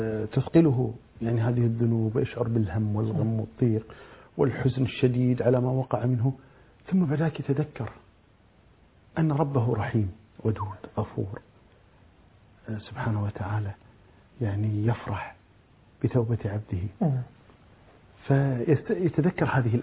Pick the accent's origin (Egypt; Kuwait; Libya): Kuwait; عندنا في الكويت